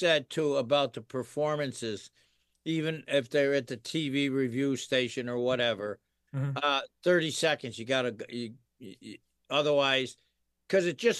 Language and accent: English; Pittsfield, Massachusetts, United States; kiddo growing up in Pittsfield alone